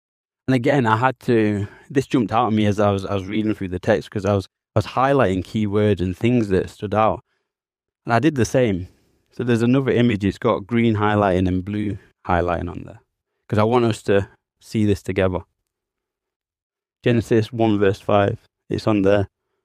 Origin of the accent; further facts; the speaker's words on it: London, United Kingdom; oh no, I'm from London, but I'm starting to sound like I'm from Yorkshire.